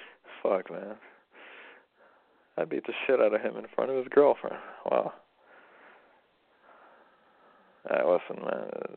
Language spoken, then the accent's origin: English; United States; I'm Russian and Ukrainian. I'm American. American, Russian, and Ukrainian.